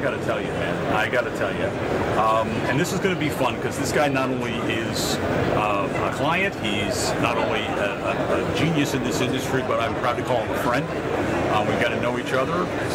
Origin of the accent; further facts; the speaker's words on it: Dallas, Texas, United States; here live from the floor at the NADA Convention 2023 in my hometown, Dallas, Texas.